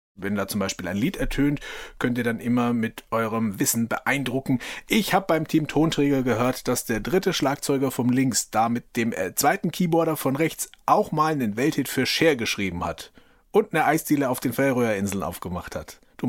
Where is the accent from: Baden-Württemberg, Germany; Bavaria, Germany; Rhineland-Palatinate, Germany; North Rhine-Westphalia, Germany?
Bavaria, Germany; Ich als Franke stehe mit Team Tonträger fei schon a wenig vor einer Herausforderung.